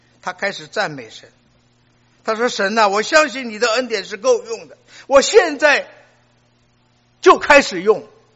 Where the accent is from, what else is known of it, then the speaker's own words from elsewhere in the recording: Shanghai, China; 我们从上海来的人都以刘翔为荣啊